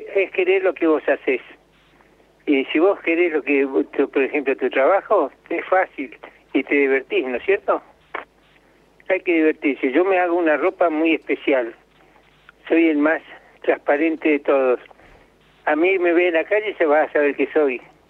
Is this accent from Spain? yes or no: no; Trelew, Chubut, Argentina; soy de Trelew, yo, del Chubú.